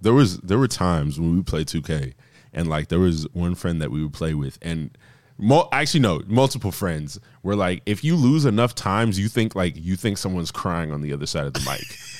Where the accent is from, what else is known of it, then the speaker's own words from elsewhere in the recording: Idaho, United States; Oh, mind you, I'm from Idaho. Evan is from Idaho. We are two Idahoans that were whooping ass in 2K